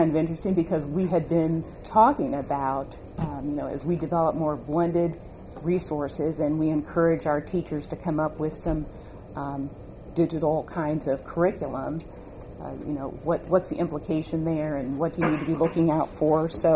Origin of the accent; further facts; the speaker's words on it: Marysville, United States; as soon as I said, you know, I'm from Marysville, I mean, I barely said